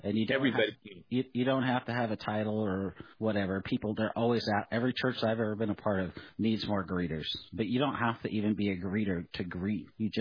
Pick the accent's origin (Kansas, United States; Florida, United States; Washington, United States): Washington, United States; Seattle; also born or lived in Boise; I've lived in three different states. I grew up in Seattle. I lived in Boise.